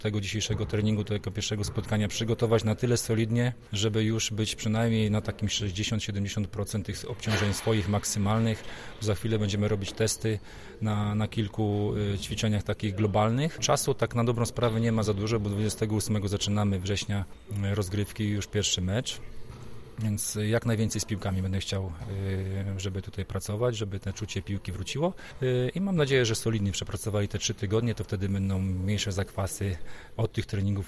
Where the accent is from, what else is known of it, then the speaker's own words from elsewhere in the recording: Sulechów, Lubusz Voivodeship, Poland; Jestem z Sulechowa, więc bardzo się cieszę, że jestem tutaj na swoim terenie.